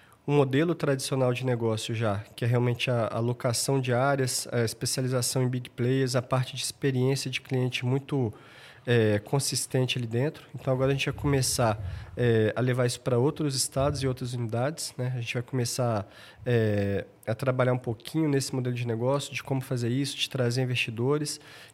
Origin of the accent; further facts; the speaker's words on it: Brasília, Federal District, Brazil; eu sou de Brasília, Brasília é uma cidade super interessante, a gente tem muita oportunidade de negócio, mas ali então é uma cidade que a gente é regido pelo funcionalismo público.